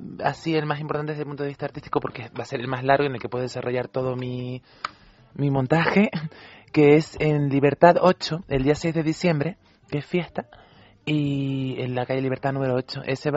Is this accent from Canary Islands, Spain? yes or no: yes; Canary Islands, Spain; No, yo soy canaria. Lo siento, es lo único que he conseguido ser en esta vida.